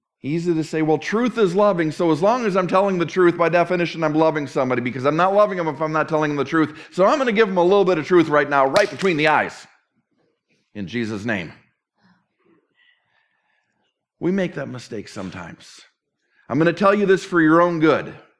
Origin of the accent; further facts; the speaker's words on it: Midwest, United States; I grew up in the Midwest, and my mom told me